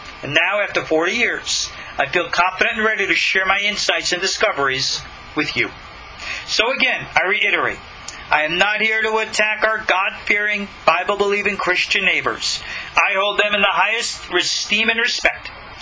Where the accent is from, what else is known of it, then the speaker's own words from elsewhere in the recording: New York, United States; my hometown on Long Island.